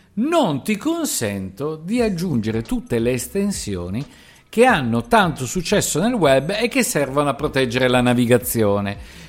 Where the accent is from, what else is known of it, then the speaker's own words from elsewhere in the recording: Veneto, Italy; accent: Venetian; E ho l'accento veneto ogni tanto